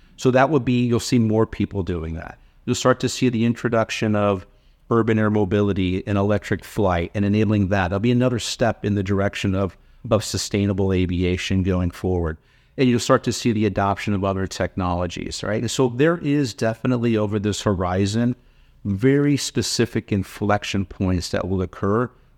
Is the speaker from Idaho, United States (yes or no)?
no; Florida, United States; Look, when I was growing up, I spent most of my life growing up in Florida.